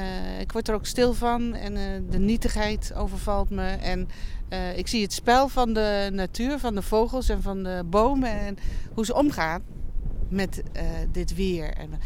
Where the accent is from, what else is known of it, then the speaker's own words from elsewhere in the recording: Gelderland, Netherlands; also born or lived in North Brabant; Nee, maar nou ja, ik kom uit Gelderland en Brabant. Ik heb overal wel gewoond, ja.